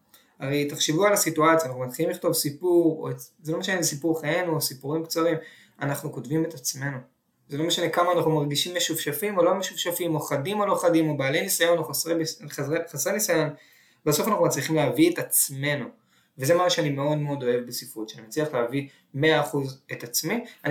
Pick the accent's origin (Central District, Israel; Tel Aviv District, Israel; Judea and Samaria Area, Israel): Tel Aviv District, Israel; Tel Aviv; אני גדלתי בצפון תל אביב